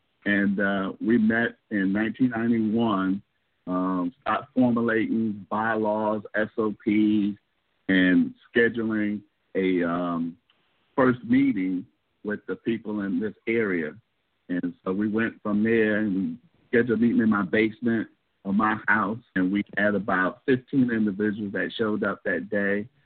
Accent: New York City, New York, United States; Well, the real story, I grew up in South Bronx, New York, and on the playgrounds, I always had the stock market on the playground every recess.

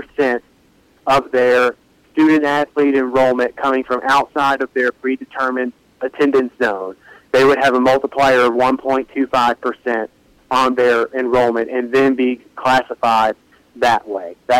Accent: Alabama, United States; I grew up in Alabama for the entirety of my adolescence

